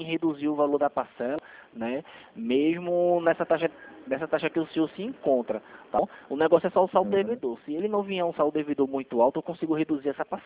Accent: Recife, Pernambuco, Brazil; eu sou daqui de Recife

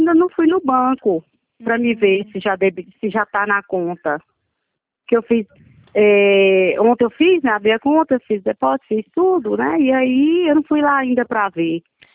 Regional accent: São Miguel, Rio Grande do Norte, Brazil; born there; A cidade onde eu nasci é. Só um minuto, deixa eu pegar meu óculos aqui. São Miguel do Rio Grande, do Norte.

